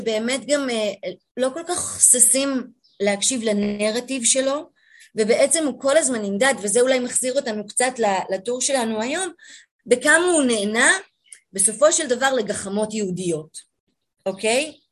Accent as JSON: {"language": "Hebrew", "town": "Jerusalem", "region": "Jerusalem District", "country": "Israel", "tie": "born or raised there", "said": "גם אני גדלתי בתוך ירושלים שבה להורים שלי היו לא מעט חברים גם ממזרח העיר"}